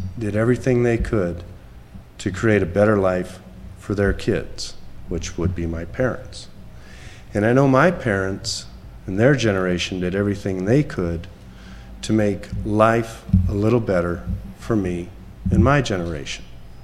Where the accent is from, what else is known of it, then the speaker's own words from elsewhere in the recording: Midwest, United States; I didn't grow up here. I grew up in the Midwest.